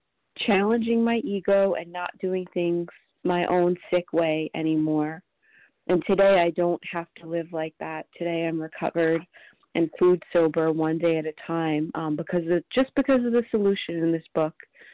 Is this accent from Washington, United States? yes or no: yes; Washington, United States; I'm from Washington State.